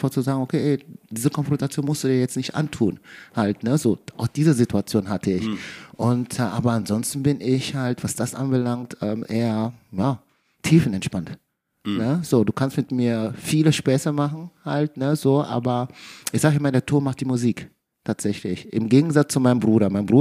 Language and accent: German; Hagen, North Rhine-Westphalia, Germany; Ja, aber aufgewachsen bin ich in Hagen.